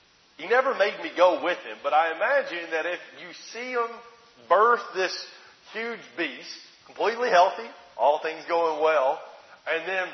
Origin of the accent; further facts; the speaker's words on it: Alabama, United States; I grew up in Alabama. And we had cows on the land.